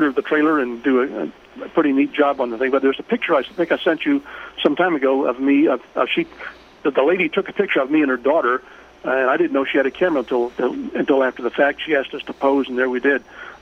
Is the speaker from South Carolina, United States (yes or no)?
yes; Eastover, South Carolina, United States; we had a local heritage day in my hometown of Eastover